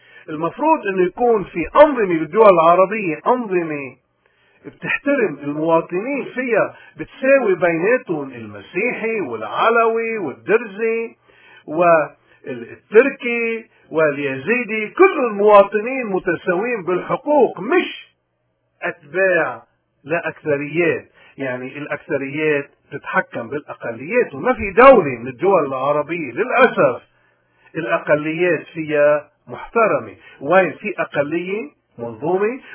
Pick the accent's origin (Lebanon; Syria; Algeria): Lebanon; ونحن كلبنانيين نحن اليوم المطلوب من كل لبناني إنه يكون عنده قضية العدل